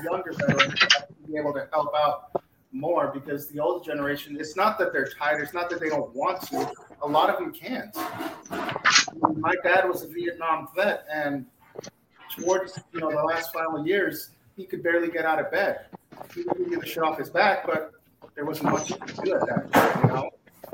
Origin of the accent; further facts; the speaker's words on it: Boston, Massachusetts, United States; when I was younger, I grew up in Boston, and we saw our Elks Lodge, our Moose, our VFW.